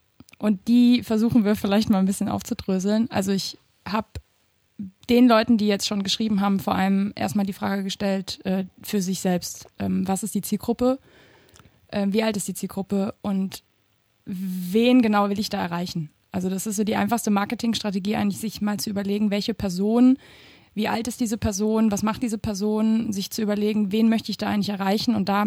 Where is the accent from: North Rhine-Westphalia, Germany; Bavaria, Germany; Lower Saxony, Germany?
North Rhine-Westphalia, Germany; Wuppertal; Und ich bin zu Besuch aus Wuppertal, in meiner Heimat.